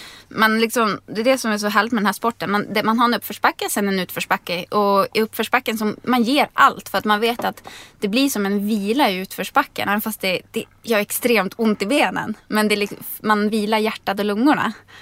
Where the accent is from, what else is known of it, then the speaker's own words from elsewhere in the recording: Härnösand, Västernorrland County, Sweden; Härnösand.